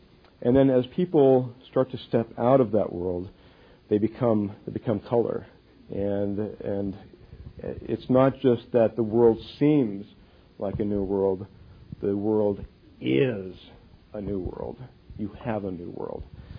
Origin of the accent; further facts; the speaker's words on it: West Valley City, Utah, United States; I grew up in West Valley, which is the west side of Salt Lake. It's the blue collar neighborhoods. Okay, my father shoveled coal up at Kennecott Copper